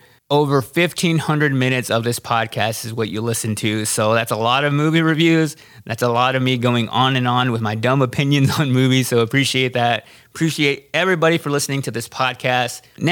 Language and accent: English; Texas, United States; especially when you're doing a movie about a small town in Texas, which I am from Texas. I know these small towns in Texas.